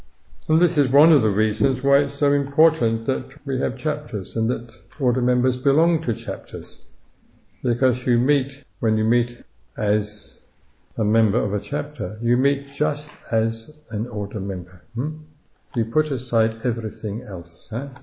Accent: England, United Kingdom; I recognise that, yes, I was born and brought up in England.

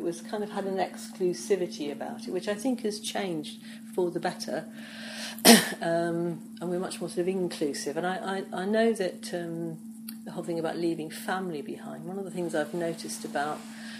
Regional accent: England, United Kingdom; I'm English, I'm white, I'm working class, I'm a woman.

